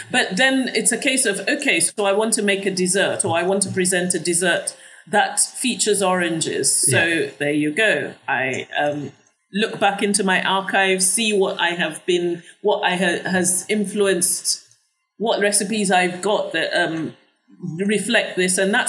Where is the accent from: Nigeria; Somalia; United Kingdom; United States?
Nigeria; I learned to make caramel while I was growing up in Nigeria, from my mother.